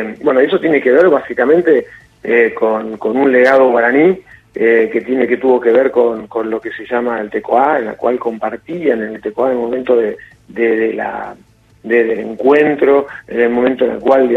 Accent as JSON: {"language": "Spanish", "country": "Argentina", "said": "nosotros como argentinos"}